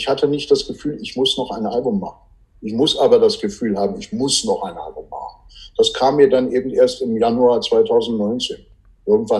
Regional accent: Berlin, Germany; Wo ich aufgewachsen bin, habe 17 Jahre da gelebt und meine Schwester lebt immer noch da.

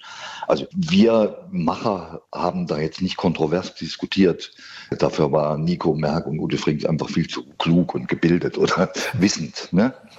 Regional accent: East Germany, Germany; Ich komme ja aus dem Osten

